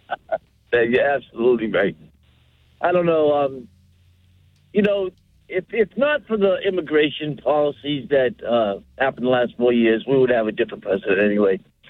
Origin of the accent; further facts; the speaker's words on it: United States; I'm an American. I love my country. I fought for my country.